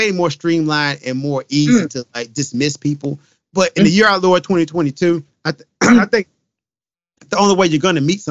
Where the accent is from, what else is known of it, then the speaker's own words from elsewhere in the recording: Memphis, Tennessee, United States; I'm from the South. Memphis, Tennessee, right?